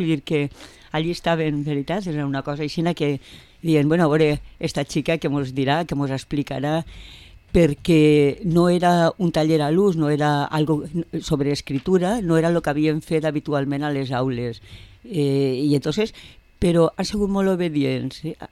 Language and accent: Catalan; Vila-real, Valencian Community, Spain; vaig a fer un projecte per a Vila-real, que és el meu poble